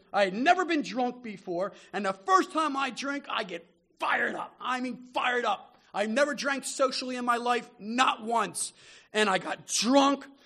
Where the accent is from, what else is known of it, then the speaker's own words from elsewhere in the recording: Philadelphia, Pennsylvania, United States; I'm growing up in Philadelphia and I'm drinking. I hung out with the guys in the playgrounds and the parks. I come from Tacony Park in Northeast Philadelphia